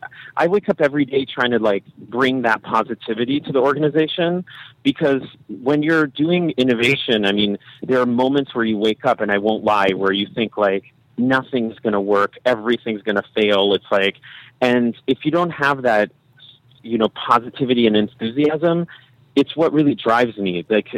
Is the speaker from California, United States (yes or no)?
yes; Berkeley, California, United States; maybe this is because I come from Berkeley and I'm like, a Californian